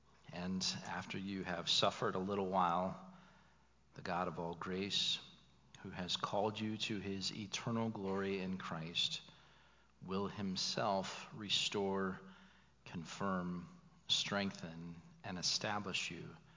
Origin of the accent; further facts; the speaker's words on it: United States; Now, growing up in America, you know, being saturated with all kinds of entertainment